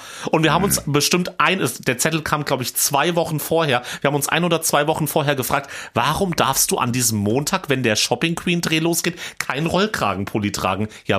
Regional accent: Hesse, Germany; ich war in meiner Heimat im Vogelsberg, im Nachbarkaff in Eichelsachsen, auf dem Weihnachtsmarkt.

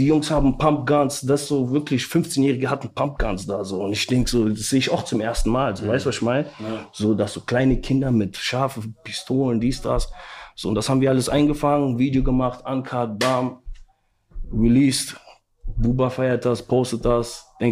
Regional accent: Trier, Rhineland-Palatinate, Germany; Mann, ich komme aus Trier.

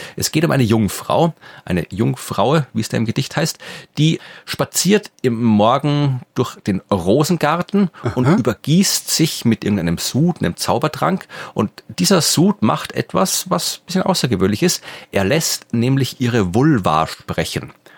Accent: Lower Austria, Austria; am Ende der Wachau, da wo ich herkomme, Donautal, in der Nähe von Wien

